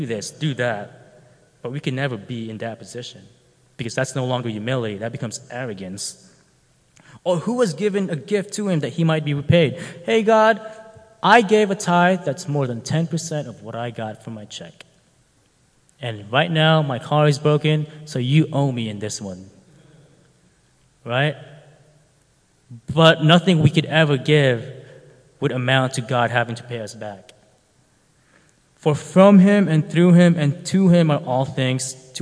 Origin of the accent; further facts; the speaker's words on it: Philippines; I'm Filipino.